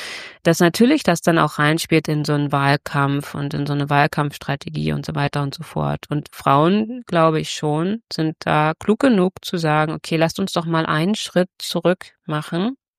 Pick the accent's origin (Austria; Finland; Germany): Germany; eastern Germany; weil ich bin ja selber Ossi.